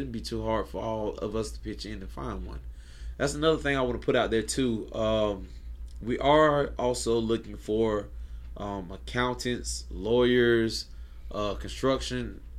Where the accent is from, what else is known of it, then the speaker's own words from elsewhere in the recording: Atlanta, Georgia, United States; I'm from Atlanta, Georgia, right?